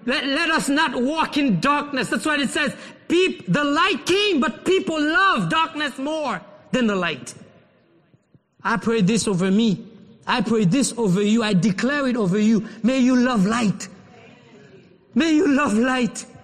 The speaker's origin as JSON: {"language": "English", "country": "Haiti", "tie": "born or raised there", "said": "we grew up in Haiti"}